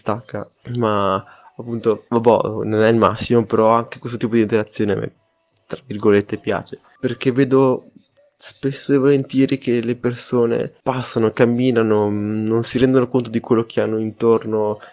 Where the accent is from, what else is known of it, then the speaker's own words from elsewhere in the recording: Laives, Trentino-Alto Adige, Italy; io sono di Lives, a dire la verità, però appunto la mia città comunque è Bolzano. Bolzano è il posto in cui giro, in cui me la vivo, in cui ho fatto un sacco di esperienze